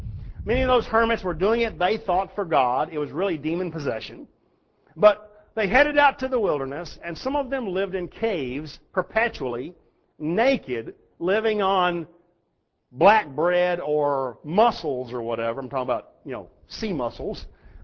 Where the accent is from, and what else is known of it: Texas, United States; born or raised there